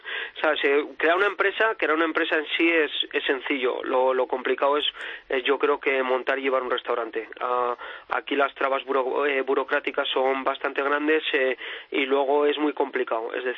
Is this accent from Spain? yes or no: yes; La Rioja, Spain; Yo soy riojano, mi padre tiene una bodega